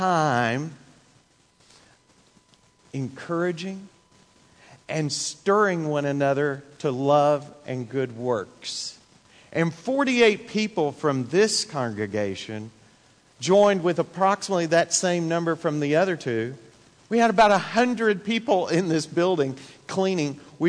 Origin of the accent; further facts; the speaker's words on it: Texas, United States; I grew up in East Texas. And in East Texas, what you would say is that somebody is stirring up trouble.